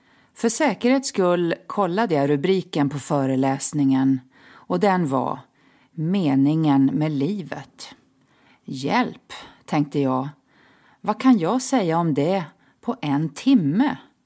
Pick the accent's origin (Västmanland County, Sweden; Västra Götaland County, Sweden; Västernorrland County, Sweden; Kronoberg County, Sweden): Västernorrland County, Sweden; Örnsköldsvik; now in Stockholm, Sweden; och jag är psykiater och självmordsforskare. Jag är uppvuxen i Örnsköldsvik men har bott större delen av mitt liv i Stockholm.